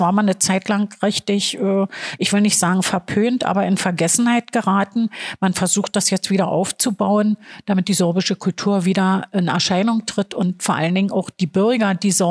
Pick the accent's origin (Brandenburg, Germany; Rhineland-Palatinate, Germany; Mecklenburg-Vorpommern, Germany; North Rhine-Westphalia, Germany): Brandenburg, Germany; Cottbus; now in Welzow, Germany; Davor war ich in Cottbus. Ich bin in Cottbus geboren. Ich bin ein Lausitzer Kind, mit Spreewasser getauft und bin dann aber 2006 von Cottbus weg nach Welzow.